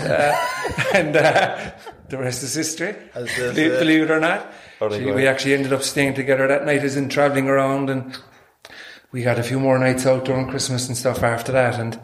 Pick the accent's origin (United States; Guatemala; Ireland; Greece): Ireland; County Kerry; now in Cork, Ireland; I'm originally from Kerry, but I'm in Cork.